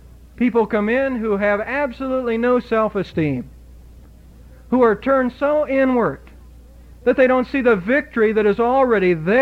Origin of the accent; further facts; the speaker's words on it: Ohio, United States; Up north, where I was raised in Ohio